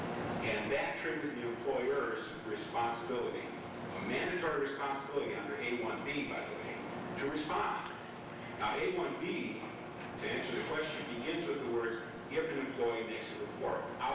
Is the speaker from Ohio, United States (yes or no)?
yes; Cleveland, Ohio, United States; from Cleveland, Ohio